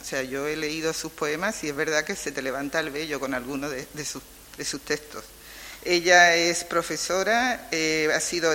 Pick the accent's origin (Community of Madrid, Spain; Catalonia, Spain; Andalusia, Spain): Andalusia, Spain; Cádiz; igual que yo, que también soy de Cádiz.